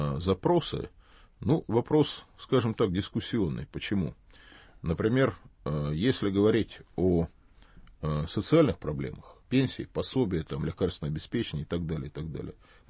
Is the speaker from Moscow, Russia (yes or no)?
yes; Moscow, Russia; я родился в Москве, я объехал весь, не только Россию, весь Советский Союз и многие страны зарубежные, но Москва для меня это город вот мой, где я вырос, жил, учился, женился, крестился